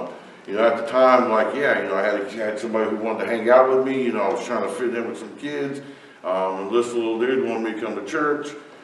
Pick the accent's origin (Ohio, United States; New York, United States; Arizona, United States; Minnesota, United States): Ohio, United States; Dayton; born there; And I was born in Dayton, Ohio in 1977.